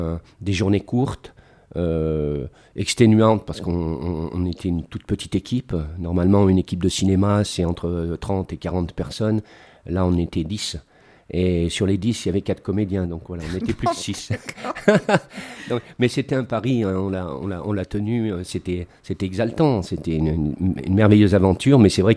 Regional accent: Échirolles, Auvergne-Rhône-Alpes, France; Alors figurez-vous que je suis né à Échirolles et qu'à Échirolles, il y avait un cinéma qui était à 300-400 mètres de chez nous

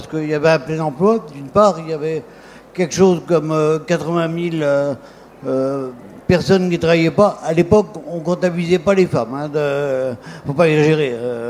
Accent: Brittany, France; Donc, je viens de Bretagne, où il fait beau également.

